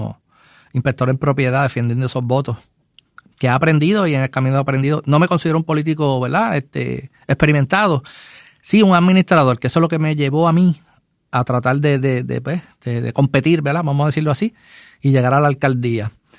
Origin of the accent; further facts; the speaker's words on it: Mayagüez, Puerto Rico; para los que pues no me conozcan. Soy de la ciudad de Mayagüez, ¿verdad? Nacido y criado en Mayagüez, llevo 59 años en esta ciudad.